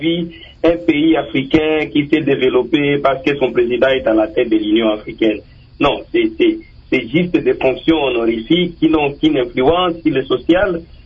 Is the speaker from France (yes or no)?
no; DR Congo; qui nous concernent ici à l'interne, nous, Congolais. Nous devons avoir des modèles à servir aux autres en tant que Congolais.